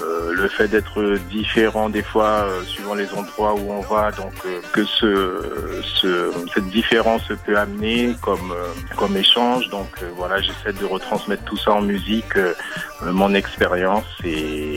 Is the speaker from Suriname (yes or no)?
yes; Suriname; also born or lived in French Guiana; moi je suis né en Guyane et je suis originaire du Suriname, en Amérique du Sud, juste à côté du Brésil.